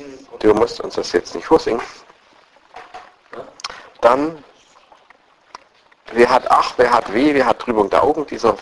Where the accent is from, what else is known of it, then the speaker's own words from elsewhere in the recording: Saxony, Germany; das hatte ich zur Genüge in meiner Kindheit im Erzgebirge.